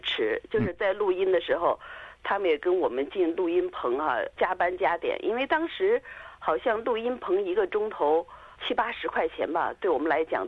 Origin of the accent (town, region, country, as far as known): China